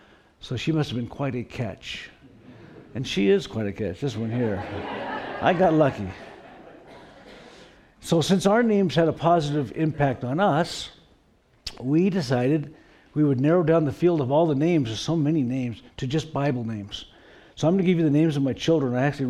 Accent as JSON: {"language": "English", "town": "Sandy", "region": "Oregon", "country": "United States", "tie": "born or raised there", "also_born_or_lived": "California", "said": "So So Sandy is where I'm kind of from. I was born in California, but most of my life was spent in Sandy, Oregon."}